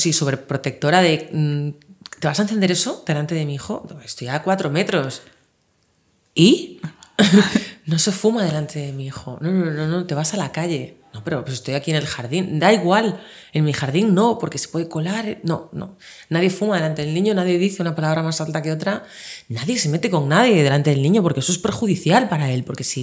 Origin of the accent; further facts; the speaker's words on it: Valladolid, Castile and León, Spain; born there; No, no, nací en Valladolid.